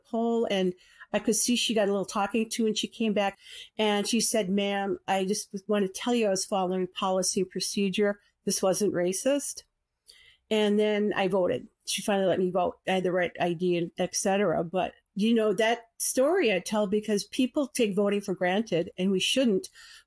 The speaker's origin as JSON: {"language": "English", "region": "Wisconsin", "country": "United States", "tie": "born there", "said": "And I told her I was born on the Menominee Reservation. And she said, \"You're Indian?\" And I said, \"Yes, ma'am, I am.\""}